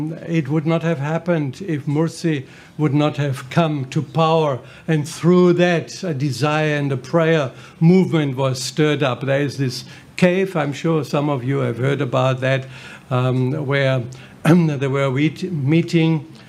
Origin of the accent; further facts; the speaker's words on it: Germany; English is a second language; especially also people in my home country, in Germany